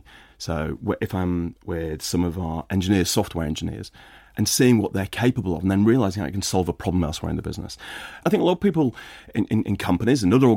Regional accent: Lower Saxony, Germany; born there; first language German; English is a second language; No, I think she actually had us live in the town, and she spoke fluent German, and it was my first language.

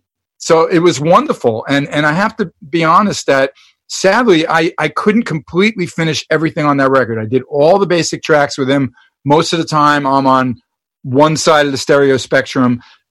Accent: New York, United States; Well, being a New Yorker, obviously

